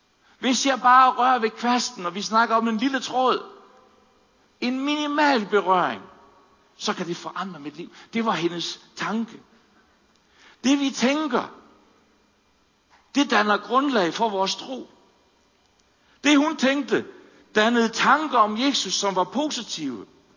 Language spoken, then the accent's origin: Danish; North Denmark Region, Denmark; nu er jeg opvokset i Nordland, nordjysk grønlangkål. Den er der bare.